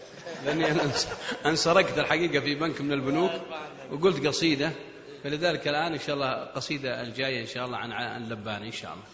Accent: Hejaz, Saudi Arabia; فطبيعة أني تربيت في الحجاز وولدت في الحجاز ونشأت في الحجاز ودرست في الحجاز وعاشرت أهل الحجاز، فطبيعي أن أحن إليهم.

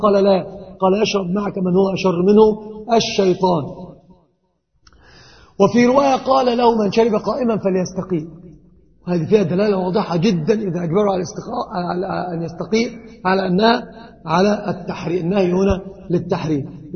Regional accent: Egypt; تعرف عندنا في مصر كانوا يقولون

